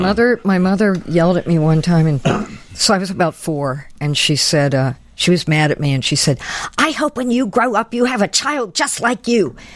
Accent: Pennsylvania, United States; also born or lived in New York City; Outside of Philadelphia.

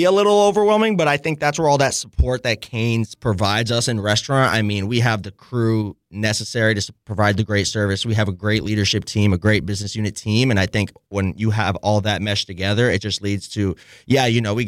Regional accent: Boca Raton, Florida, United States; I'm from Boca Raton, Florida.

